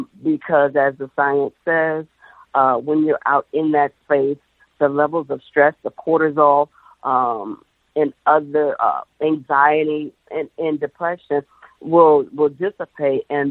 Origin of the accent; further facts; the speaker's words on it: Cleveland, Ohio, United States; I'm, by the way, I'm from Cleveland, Ohio.